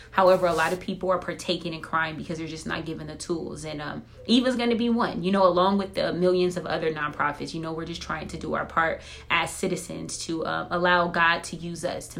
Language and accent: English; Compton, California, United States; A simple answer would be I grew up in Compton, California. I witnessed a lot of unnecessary crime and lost a lot of my childhood friends